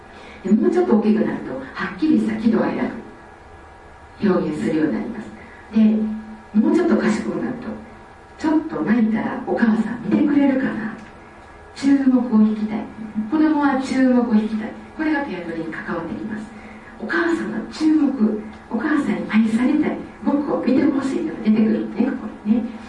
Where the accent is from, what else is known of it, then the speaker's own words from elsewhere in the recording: Osaka, Japan; なんかこっちで私大阪から来た時に